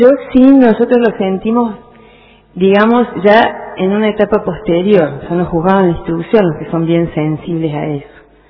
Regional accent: Córdoba, Argentina; now in Pico Truncado, Argentina; Yo soy oriunda de Córdoba Capital. Viajé, me instalé en Pico Truncado

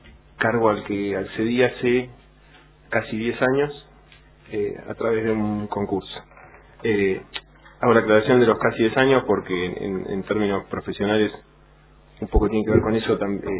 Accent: Olavarría, Buenos Aires Province, Argentina; also born or lived in La Plata; yo soy nacido en La Plata, viví durante mi infancia en Olavarría, en la provincia de Buenos Aires, y después volví a La Plata.

